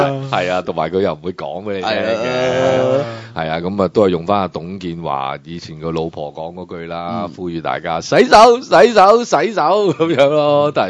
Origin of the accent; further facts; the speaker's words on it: Hong Kong; 我哋香港人會捐窿捐啊屌住東莞我哋頂得住，因為我哋啲爸爸媽媽可能已經都係家鄉都係東莞